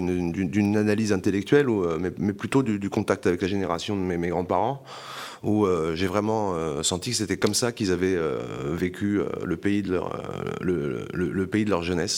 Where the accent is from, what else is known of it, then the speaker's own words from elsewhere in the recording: Corsica, France; la disparition de ce monde chez moi en Corse